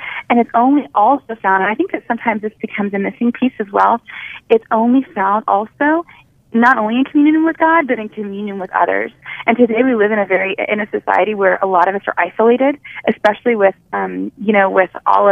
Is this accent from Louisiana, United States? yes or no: yes; New Orleans, Louisiana, United States; now in Nashville, United States; I'm from a pretty musical town. I'm from New Orleans, and I've lived here in Nashville just for 6 months.